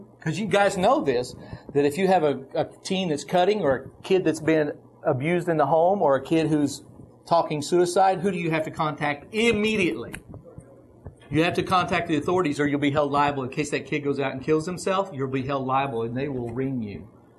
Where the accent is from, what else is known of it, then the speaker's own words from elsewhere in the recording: Oklahoma, United States; I'm from Oklahoma. I'm a redneck.